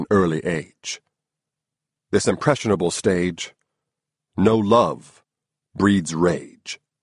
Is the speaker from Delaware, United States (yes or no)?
no; Summit, New Jersey, United States; also born or lived in Newark; I was born in Newark, New Jersey, and grew up in Summit, an upscale town in North Jersey.